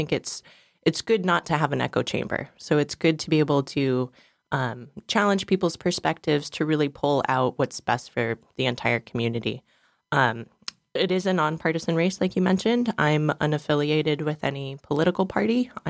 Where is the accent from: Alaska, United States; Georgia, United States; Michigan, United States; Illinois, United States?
Alaska, United States; Palmer; And I was born and raised here in Palmer